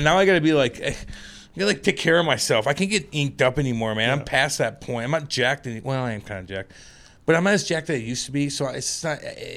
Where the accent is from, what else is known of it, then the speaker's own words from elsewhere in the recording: House Springs, Missouri, United States; I'm from House Springs, Missouri. I am from House Springs, fucking Missouri, and Eureka